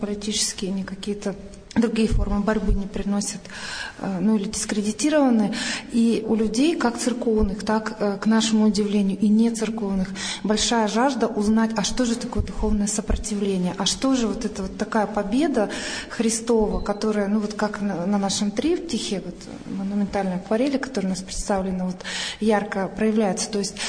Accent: Yekaterinburg, Sverdlovsk Oblast, Russia; теперь вот, собственно, в родном городе выставляемся, в Екатеринбурге

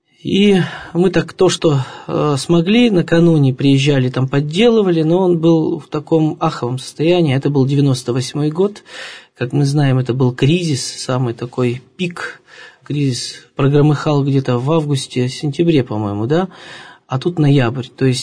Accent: Polevskoy, Sverdlovsk Oblast, Russia; Мы сами родом из Полевского с матушкой, и я закончил семинарию.

